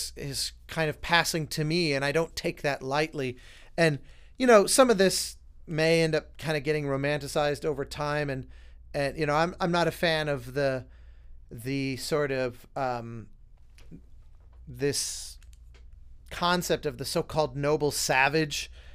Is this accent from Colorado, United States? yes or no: yes; Colorado, United States; So yeah, growing up in Colorado, you inevitably learn about, like, for example, I remember one of the big tribes of the area was called the Anasazi.